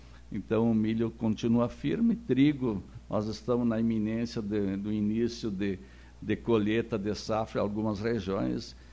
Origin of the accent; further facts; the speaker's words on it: Rio Grande do Sul, Brazil; todos nós somos gaúchos, né, e a gente tem orgulho de ser gaúcho